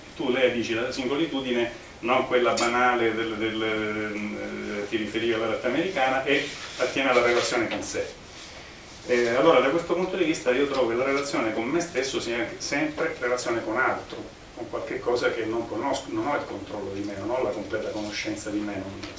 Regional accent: Southern Italy, Italy; io sono meridionale e nel mio dialetto si dice

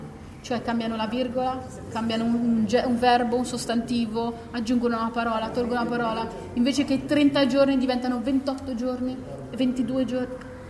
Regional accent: Perugia, Umbria, Italy; io sono di Perugia tra l'altro, sono nata e cresciuta lì.

